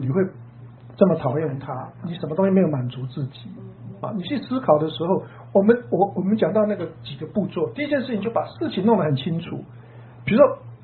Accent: China; 因为我是中国人，比较不会跟人家打招呼。

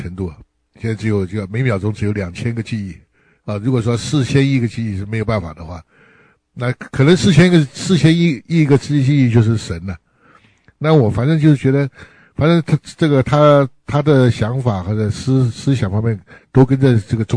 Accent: Taiwan; also born or lived in Hawaii; now in California, United States; 我也是台湾来的，我练的是国立艺专啊，那原来住在夏威夷，现在住在夏威夷，搬到加州来了，

